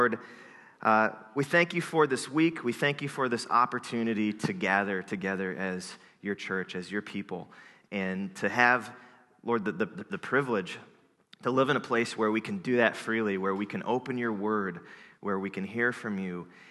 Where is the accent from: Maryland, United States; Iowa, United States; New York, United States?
Iowa, United States; I'm from Iowa, so it's not as big of a deal